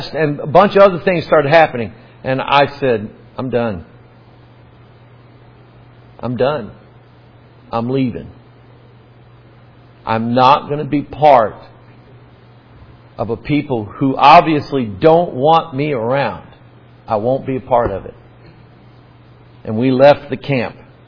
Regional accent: Pine Bluff, Arkansas, United States; born there; The land of my birth was Pine Bluff, Arkansas. Roy, I was that far from being born a Cajun.

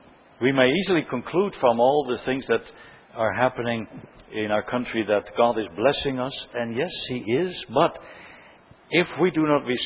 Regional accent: Canada; I'm afraid that that is true of us as a nation, as a Canadian nation, as a society, but also as a church and as families and as individuals.

